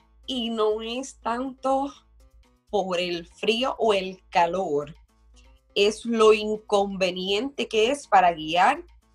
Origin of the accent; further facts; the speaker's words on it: Puerto Rico; moved away; yo cuando salí de Puerto Rico no salí con la idea de ser permanente. Todavía yo no proceso que es permanente.